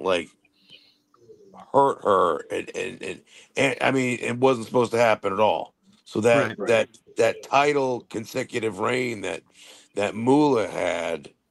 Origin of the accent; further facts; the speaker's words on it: Groton, Connecticut, United States; In Groton, and I love all the people there, and I love my high school that I was at, Fitch Senior High School.